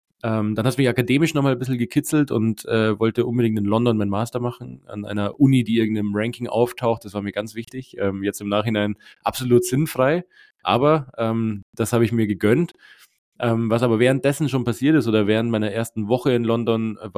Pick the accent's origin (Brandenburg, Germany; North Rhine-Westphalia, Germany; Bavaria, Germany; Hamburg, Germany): Bavaria, Germany; Munich; born there; gebürtiger Münchner und bin kürzlich 30 Jahre alt geworden